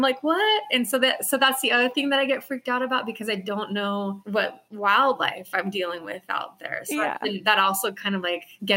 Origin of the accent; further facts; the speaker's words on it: Oregon, United States; Whereas growing up in Oregon, I know that stuff.